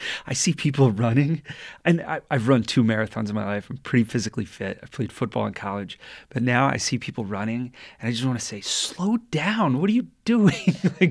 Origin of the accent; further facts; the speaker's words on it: Florida, United States; And I come from Florida. I really appreciate the open spaces here that I can be out of my condo and on top of Mount Jumbo in like 20 minutes of huffing and puffing.